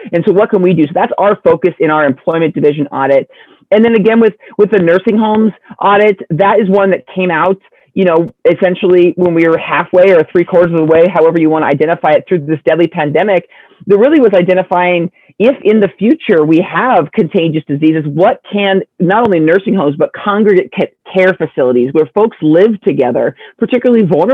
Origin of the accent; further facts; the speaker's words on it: Dufur, Oregon, United States; I grew up in Duffer.